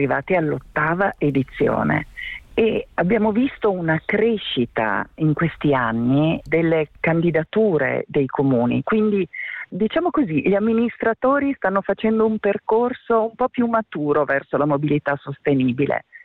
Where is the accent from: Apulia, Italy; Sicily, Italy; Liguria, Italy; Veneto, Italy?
Veneto, Italy; Padua; perché sono padovana